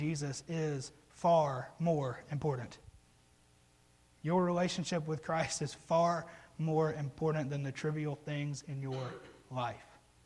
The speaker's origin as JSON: {"language": "English", "region": "Mississippi", "country": "United States", "said": "And I'm from Mississippi, sort of, and I spent 10-ish years there."}